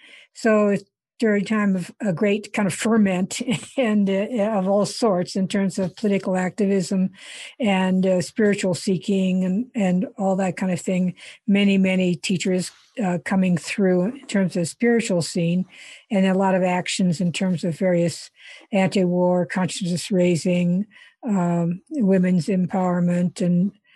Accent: Iowa, United States; the shorter version of the story is I grew up in Iowa, and then after I went to college in Iowa

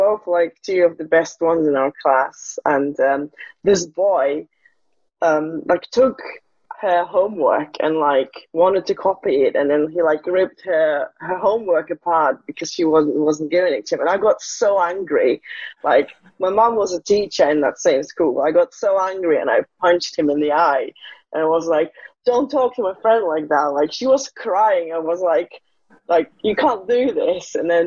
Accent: Russia; I grew up in Russia, and I went to school there

